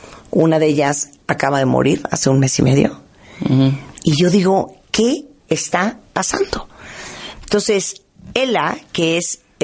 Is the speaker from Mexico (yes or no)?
no; Nicaragua; De nacimiento nicaragüense, claro. De corazón mexicano.